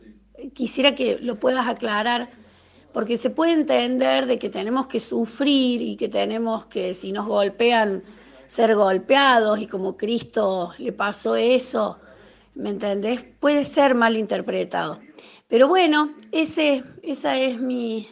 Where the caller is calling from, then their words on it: Córdoba, Argentina; de Córdoba Capital.